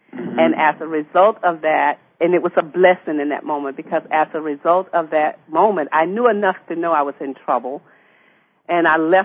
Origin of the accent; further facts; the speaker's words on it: Pompano Beach, Florida, United States; I'm African American, and I'm a migratory worker, and grew up in Pompano Beach, Florida.